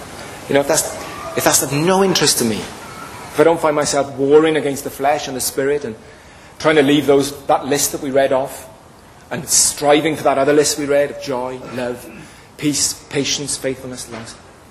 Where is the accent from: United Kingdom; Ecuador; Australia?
United Kingdom; Wales; born there; I'm not even English. I didn't even qualify to play for them. I was born in Wales, and my parents are Welsh. I haven't spent any time living in England